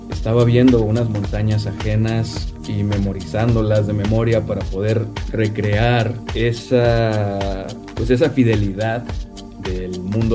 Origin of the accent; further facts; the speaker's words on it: Monterrey, Nuevo León, Mexico; now in Guadalajara, Mexico; Yo soy originario de Monterrey, pero actualmente radico en Guadalajara.